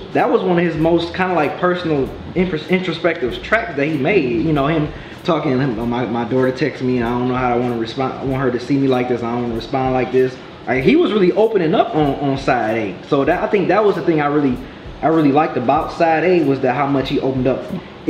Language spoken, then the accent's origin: English; Detroit, Michigan, United States; This is where I was made to be. I'm from Detroit. This is where I grew up. This is my hardship.